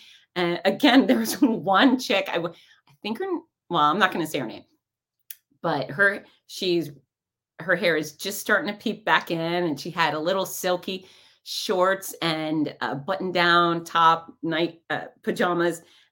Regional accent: Gainesville, Florida, United States; I said, I am … from Gainesville, Florida, and I love making happy noise.

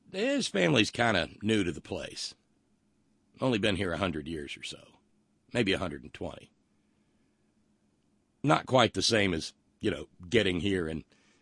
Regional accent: West Virginia, United States; You know, oddly enough, I come from West Virginia more than Joe Manchin comes from West Virginia.

